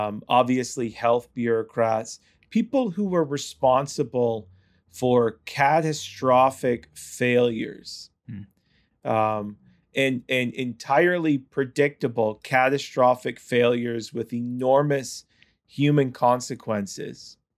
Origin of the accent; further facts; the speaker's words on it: Peterborough, Ontario, Canada; I'm from Peterborough, Ontario, where I am presently in studio in the Upper 40 studios.